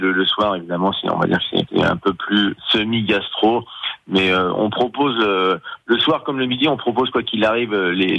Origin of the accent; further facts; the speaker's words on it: Machecoul, Pays de la Loire, France; born there; also born or lived in Nantes / Paris; Alors moi je suis né à Machecoul, j'ai fait mon apprentissage à Nantes, je suis resté un an sur Nantes après mon apprentissage et je suis parti à Paris, j'y ai passé 20 ans